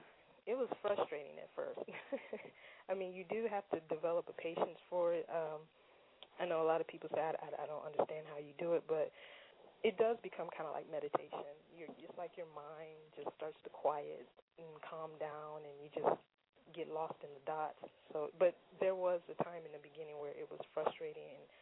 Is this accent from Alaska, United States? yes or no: yes; Anchorage, Alaska, United States; I got started in art as when I was a child growing up in Anchorage, Alaska